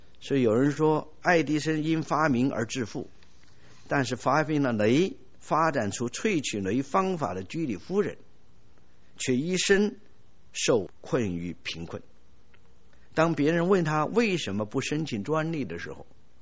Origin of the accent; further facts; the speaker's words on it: China; 我们中国人是比较上进啊，我们中国人勤劳勇敢